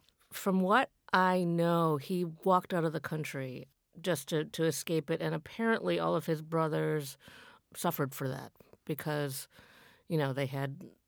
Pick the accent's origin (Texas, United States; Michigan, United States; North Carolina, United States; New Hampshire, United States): Michigan, United States; I grew up in Michigan. I grew up in the suburbs of Michigan.